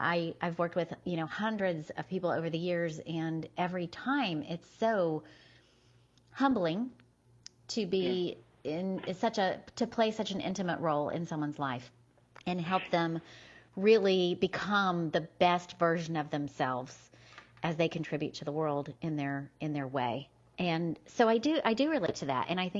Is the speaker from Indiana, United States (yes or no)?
yes; Indiana, United States; moved away as an adult; now in Atlanta, United States; About 25 years ago, I moved to Atlanta from Indiana. I was a small town girl raised in southern Indiana. And I went to school in northern Indiana at Purdue University.